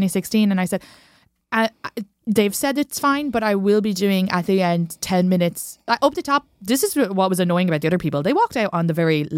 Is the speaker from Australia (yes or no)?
no; Ireland; They were like, we're from Ireland too. And I was like, yeah, but like, I'm from the modern one, you know